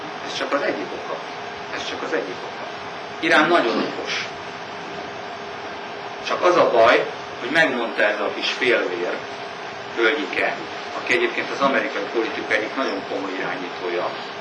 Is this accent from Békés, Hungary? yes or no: yes; Békés, Hungary; de ott Békés Csaba felé nagyon sok, ahonnan én jöttem.